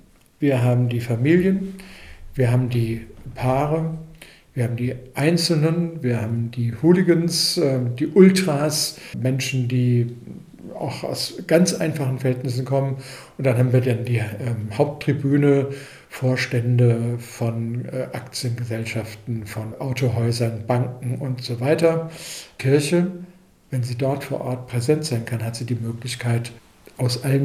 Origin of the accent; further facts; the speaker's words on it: Frankfurt, Hesse, Germany; Ich bin in Frankfurt-Barnheim aufgewachsen